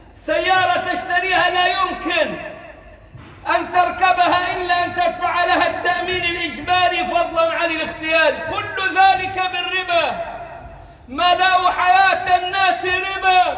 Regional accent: Egypt

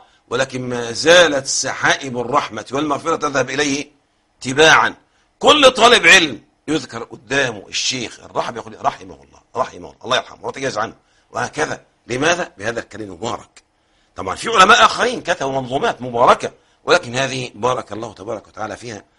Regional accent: Egypt; بالصعيدي عندنا في مصر كان مراته اللي ماتت.

